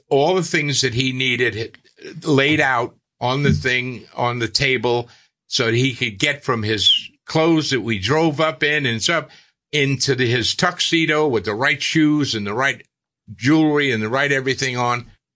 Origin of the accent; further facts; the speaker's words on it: New York City, New York, United States; I was born 9943 in Lower Manhattan.